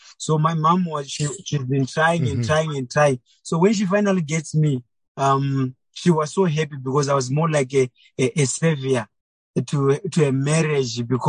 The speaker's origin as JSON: {"language": "English", "town": "Mutoko", "region": "Mashonaland East", "country": "Zimbabwe", "tie": "born or raised there", "second_language": "English", "said": "I grew up I was born in Mutoko in a family of seven. I was the only boy and I was the last born."}